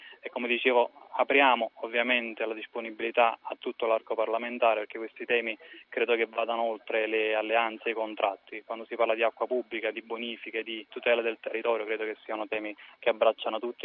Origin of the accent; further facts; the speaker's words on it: Campania, Italy; nella mia terra, che è terra di ecomafia, io vengo dal famoso triangolo della morte, o più comunemente chiamato terra di fuochi